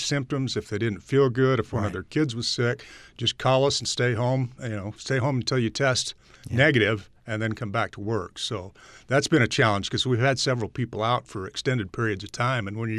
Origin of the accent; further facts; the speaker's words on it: Idaho Falls, Idaho, United States; I grew up in Idle Falls primarily, so ISU was kind of a natural fit.